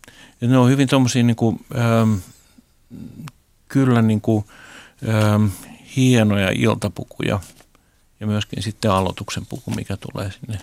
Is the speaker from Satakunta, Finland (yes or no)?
yes; Pori, Satakunta, Finland; Mä muistan Porista tuolta, kun mä oon sieltä Meriporista kotoisin.